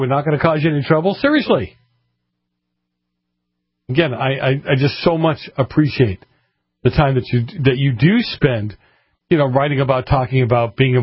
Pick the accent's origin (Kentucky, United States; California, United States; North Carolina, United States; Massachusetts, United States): Massachusetts, United States; Some of the really whack stories come out of Massachusetts, my home state.